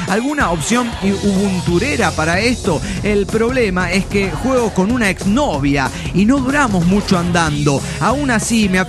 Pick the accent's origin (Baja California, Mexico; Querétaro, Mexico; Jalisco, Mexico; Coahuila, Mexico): Baja California, Mexico; Tijuana; now in Mexicali, Mexico; Yo soy oriundo de Tijuana y me llena de orgullo que mi ciudad lleve el nombre de su nave.